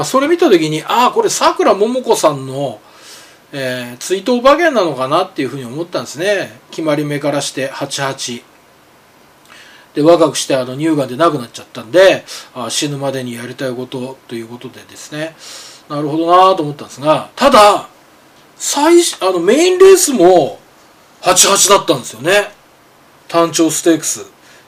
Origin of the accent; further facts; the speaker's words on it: Nemuro, Hokkaido, Japan; ただ私の田舎の根室、まあ道東ですね